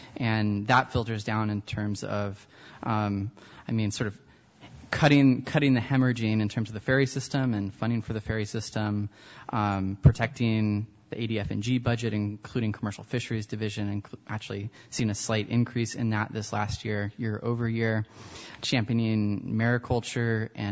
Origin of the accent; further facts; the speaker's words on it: Sitka, Alaska, United States; I'm from Sitka, where I was born and raised